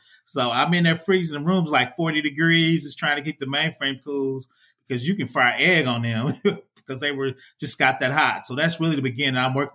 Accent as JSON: {"language": "English", "town": "Indianapolis", "region": "Indiana", "country": "United States", "said": "Oh, no, nah, man. I'm from Indianapolis, man. I'm from the Midwest."}